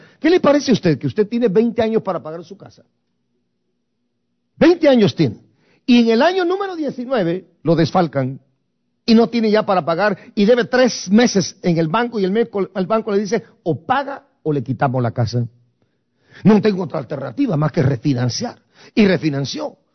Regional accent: Guatemala; moved away; yo digo, salí de Guatemala y me fui ¿para dónde?

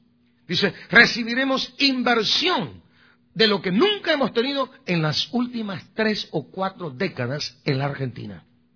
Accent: Guatemala; No, ni guatemaleño tampoco, soy guatemalteco.

